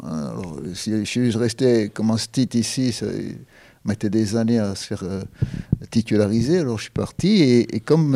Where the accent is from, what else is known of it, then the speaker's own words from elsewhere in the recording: Corsica, France; moved away as an adult; also born or lived in Paris; Oui, je suis né en Corse en 1940, décembre 1940. Et jusqu'à 20 ans, je suis resté ici.